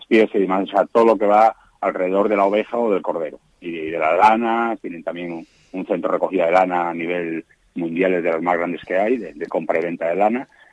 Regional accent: Cantabria, Spain; moved away; also born or lived in Almadén; salí de Cantabria, que nunca había salido, y me fui a Almadén.

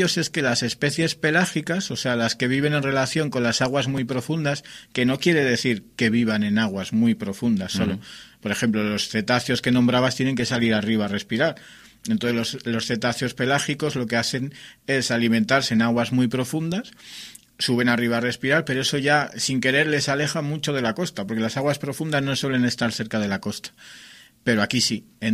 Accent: Cantabria, Spain; Y yo como cántabro sé que la gente de Cantabria no conocemos la existencia de que haya un cañón submarino ahí al lado nuestro

